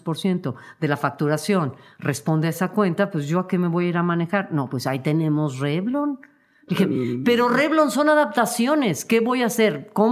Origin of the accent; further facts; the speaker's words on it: Mexico; como mexicana